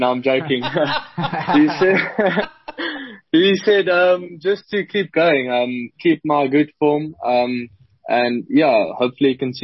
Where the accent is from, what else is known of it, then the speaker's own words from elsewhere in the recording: Potchefstroom, North West, South Africa; also born or lived in Parys / Bloemfontein; Okay, so I was born in Potch, Potchefstroom. Then I moved to Parys till I was 6 years old. Had grade one and two, I was in Parys. And then I moved back to Potch and I had my whole school career there.